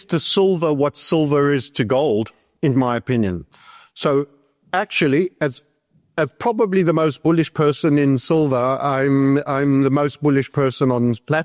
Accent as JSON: {"language": "English", "country": "South Africa", "said": "a small contribution from Zimbabwe, the rest from my home country of South Africa."}